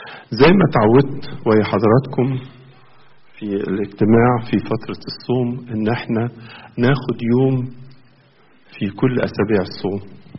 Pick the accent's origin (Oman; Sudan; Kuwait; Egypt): Egypt; إحنا كمصريين